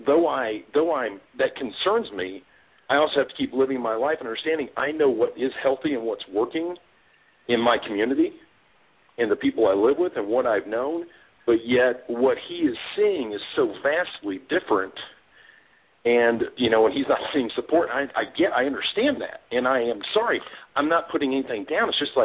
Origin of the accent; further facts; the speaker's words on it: Midwest, United States; I grew up in the Midwest. I've only known most families to be married.